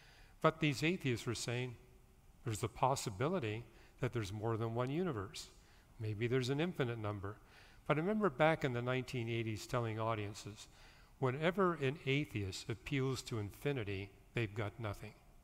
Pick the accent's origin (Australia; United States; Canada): Canada; And I grew up in Canada. Birch trees are everywhere.